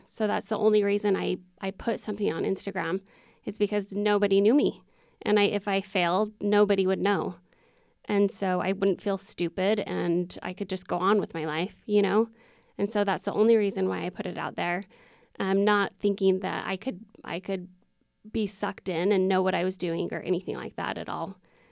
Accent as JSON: {"language": "English", "region": "Utah", "country": "United States", "tie": "born or raised there", "said": "Born and raised in Utah, yeah."}